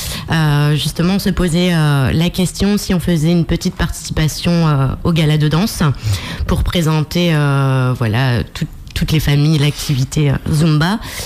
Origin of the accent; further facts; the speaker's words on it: Lens, Hauts-de-France, France; Alors moi, je viens du Nord-Pas-de-Calais, donc de Lens.